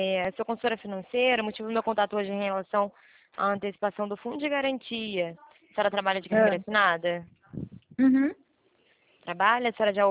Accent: Rio de Janeiro, Brazil; Eu sou do Rio.

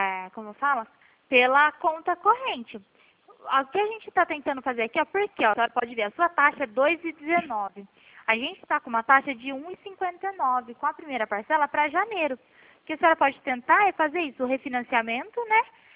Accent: Pirassununga, São Paulo, Brazil; que eu sou de Pirassununga, né?

